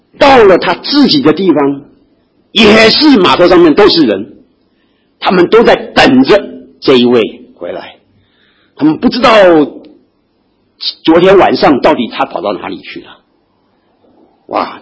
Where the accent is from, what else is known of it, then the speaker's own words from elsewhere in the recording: China; 可能我们中国人会这样讲，我们